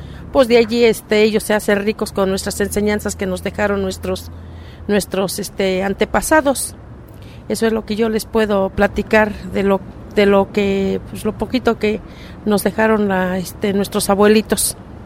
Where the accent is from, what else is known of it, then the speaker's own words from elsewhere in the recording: Hidalgo, Mexico; yo vengo del estado de Hidalgo. Pues nosotros allá, cuando era chiquita